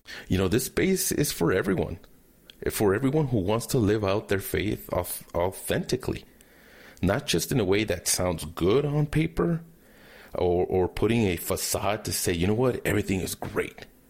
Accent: California, United States; My parents were Christian. I am one of seven kids. We grew up in California.

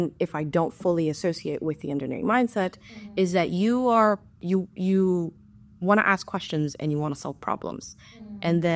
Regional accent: United States; born there; I'm half American, half Hispanic, in the sense that I was born here in the U.S., but my parents are from Spain and Venezuela.

